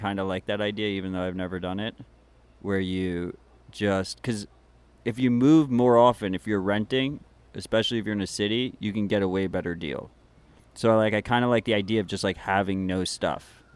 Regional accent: New York, United States; And I get a little bit defensive as a New Yorker.

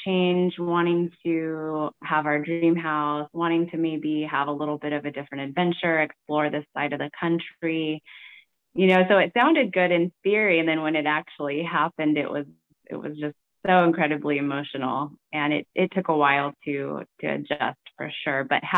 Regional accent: Tracy, California, United States; I grew up in Tracy, California, and I've had many jobs, actually.

